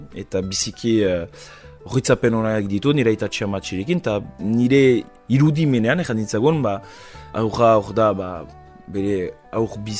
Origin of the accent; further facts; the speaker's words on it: Bayonne, Nouvelle-Aquitaine, France; ni Baionakoa naiz, eta bo, garai batez barri izan dut urrundu Baionatik, baina azken finean Baionatik 10 minututara izatea ere biziki baliagarri da.